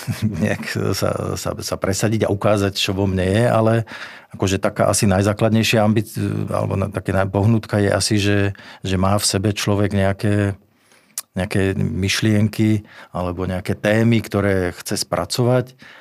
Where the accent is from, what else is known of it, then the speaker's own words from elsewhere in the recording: Žilina Region, Slovakia; A ja keďže pochádzam z Oravy